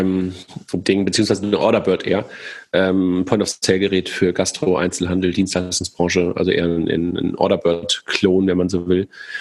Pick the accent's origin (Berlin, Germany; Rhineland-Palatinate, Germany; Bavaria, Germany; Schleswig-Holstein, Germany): Bavaria, Germany; Regensburg; Ich komme aus Regensburg.